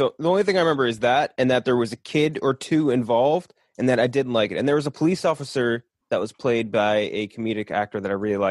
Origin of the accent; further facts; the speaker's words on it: New Orleans, Louisiana, United States; just in case you didn't know, I'm from New Orleans.